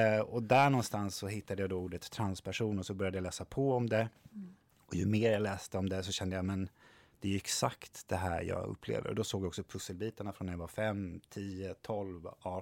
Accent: Stockholm, Stockholm County, Sweden; Jag är från Stockholm.

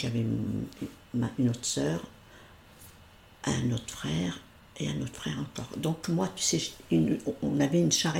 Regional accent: Pays de la Loire, France; born there; Alors, je suis née dans la Sarthe, sur une route qui monte.

